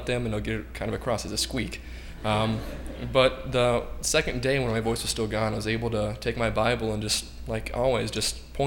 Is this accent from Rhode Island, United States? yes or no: no; Ontario, Ohio, United States; I'm from Ontario, Ohio.